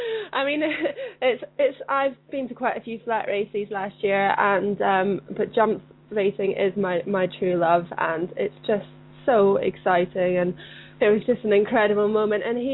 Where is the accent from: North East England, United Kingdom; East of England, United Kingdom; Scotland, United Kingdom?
Scotland, United Kingdom; I'm Scottish